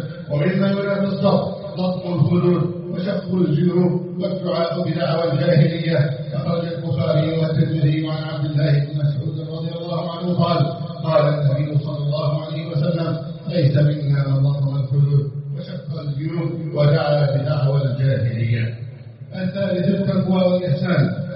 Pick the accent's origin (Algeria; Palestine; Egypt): Egypt; اللهم احفظ بلدنا مصر من الأمانة سخاء ورخاء وسائر بلاد المسلمين.